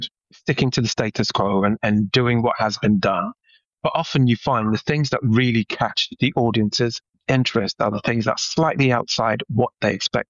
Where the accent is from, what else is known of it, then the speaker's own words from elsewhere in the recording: Ghana; I grew up in Ghana